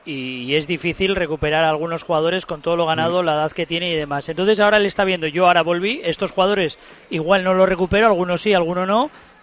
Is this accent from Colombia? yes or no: no; Oviedo, Asturias, Spain; Yo, del de Oviedo.